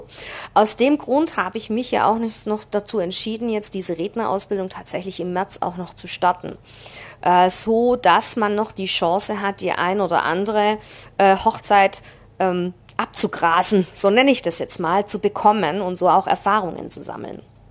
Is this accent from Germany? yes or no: yes; Baden-Württemberg, Germany; ich komme jetzt aus dem Schwabenland